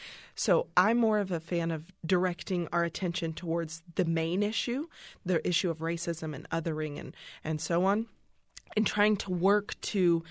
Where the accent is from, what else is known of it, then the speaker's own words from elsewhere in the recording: Fort Worth, Texas, United States; I've lived my entire life. I'm 35 years old and born and raised in Fort Worth, Texas.